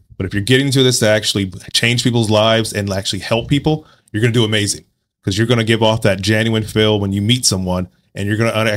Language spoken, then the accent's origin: English; Washington, United States; So I'm from Washington State.